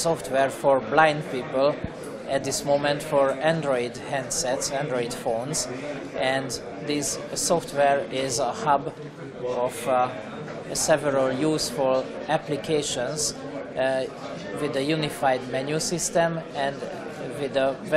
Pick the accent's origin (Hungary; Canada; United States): Hungary; I come from Hungary